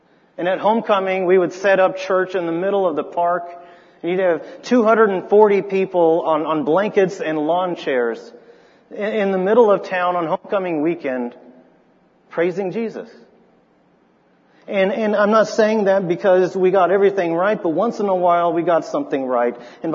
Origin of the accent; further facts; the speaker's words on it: Noonan, Georgia, United States; I mean, I'm from Noonan, Georgia. I'm from 2 hours north of here.